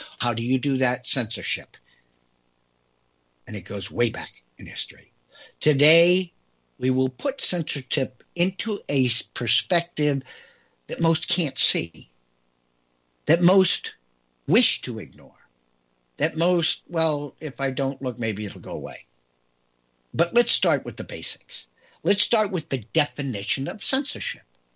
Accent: United States; Growing up in America, I never even considered that there would come a day when I would be discussing government censorship

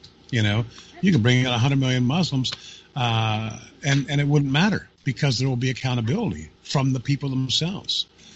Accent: Canada; Canada's solution, speaking as a Canadian, is very simple.

